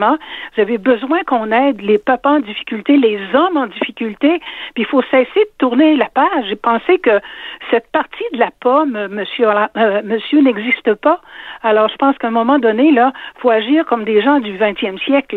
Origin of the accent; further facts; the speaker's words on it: Quebec City, Quebec, Canada; moi je suis de Québec, écoutez, je couvre quand même assez grand